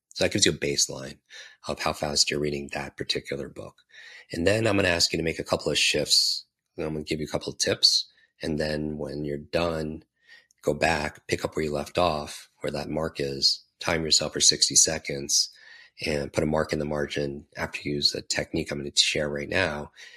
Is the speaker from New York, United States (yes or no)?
yes; New York, United States; I can't because I'm from New York.